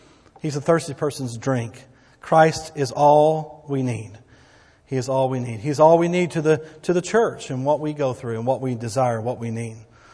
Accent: Texas, United States; accent: Texas; some of y'all make fun of my Texas vernacular and so forth. Well, I grew up in Texas, 60 miles north of here.

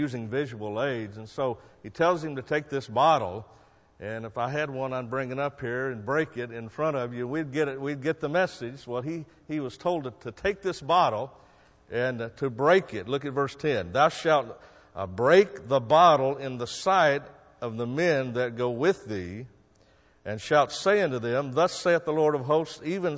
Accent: Oklahoma, United States; now in Michigan, United States; I am not originally from Michigan. I'm from Oklahoma.

